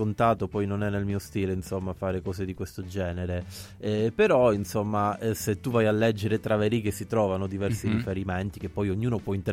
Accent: Calabria, Italy; now in Rome, Italy; quando sono venuto qua a Roma, quando mi sono trasferito, perché sono di origine calabrese. Nel comunicato c'è scritto che è di Roma, però insomma adottato da Roma, come tanti, però le mie origini sono calabresi.

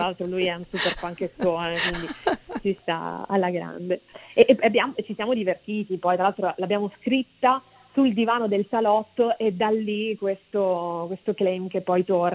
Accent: Rome, Lazio, Italy; Roma è un'altra città a me vicina, e tu lo sai, è un'altra città che mi ha cresciuto, come si dice, dalle mie parti

